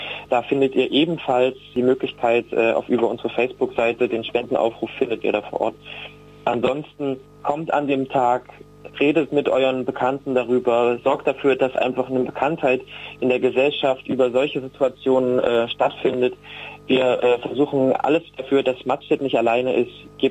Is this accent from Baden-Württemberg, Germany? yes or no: no; Apolda, Thuringia, Germany; Ich bin im Weimarer Land aufgewachsen, in Apolda genau.